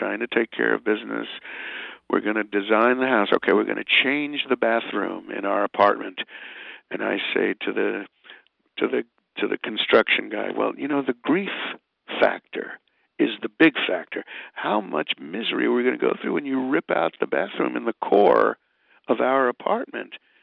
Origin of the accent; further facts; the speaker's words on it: New York, United States; I'm a New Yorker that has so much stimulation that to have quiet and to read is more a pleasure than to hear music.